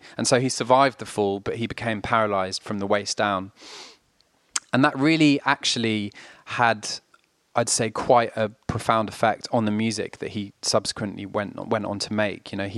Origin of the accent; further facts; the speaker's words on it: France; also born or lived in London / Oxfordshire; I'm from London, but I grew up in France and I went to school in Oxfordshire.